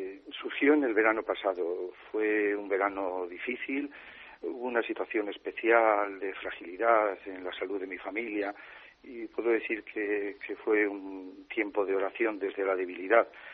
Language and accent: Spanish; Castilla-La Mancha, Spain; born there; escenas de allí de La Mancha, que es donde se ha fraguado este libro, mi pueblo de nacimiento